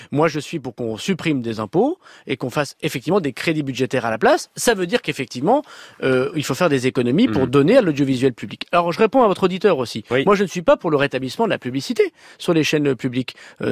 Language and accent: French; Hauts-de-France, France; le proverbe que j'ai chez moi dans le Nord fonctionne.